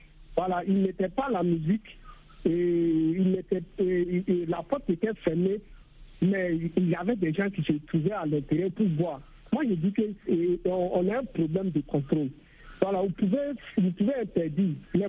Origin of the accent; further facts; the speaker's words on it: Ouagadougou, Centre, Burkina Faso; chez nous, à Ouagadougou